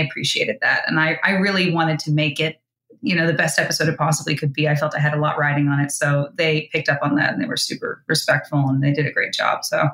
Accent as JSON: {"language": "English", "region": "New Jersey", "country": "United States", "said": "Bergen County. I'm like, you know, 20 outside the city. So I spent most of my time either in New Jersey or New York City growing up."}